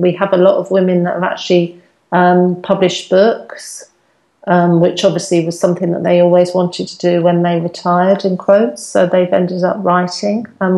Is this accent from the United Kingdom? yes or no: yes; England, United Kingdom; now in Spain; they will realise we're English and start speaking to us in English.